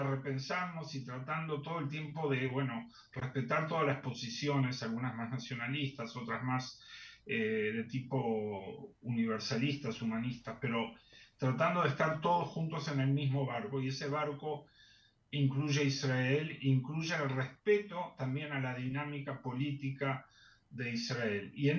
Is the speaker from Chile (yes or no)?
no; Uruguay; a nosotros, como sudamericanos, como uruguayos, nos cuesta mucho ver